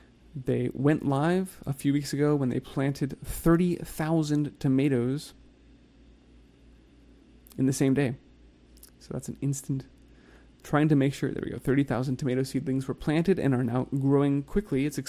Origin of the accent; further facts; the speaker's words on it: Texas, United States; This is a few weeks ago now, but I'm from North Texas.